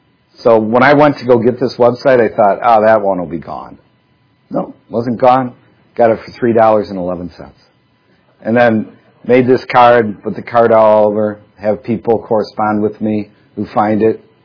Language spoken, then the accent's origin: English; Detroit, Michigan, United States; Well, I was raised in Detroit, Michigan, and the first time I thought about suicide, I was 7 years old.